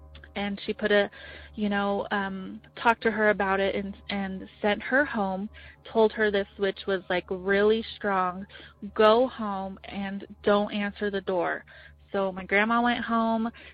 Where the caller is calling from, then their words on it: Denver, Colorado, United States; Hi, Jenny and Tony. … I'm calling from Denver.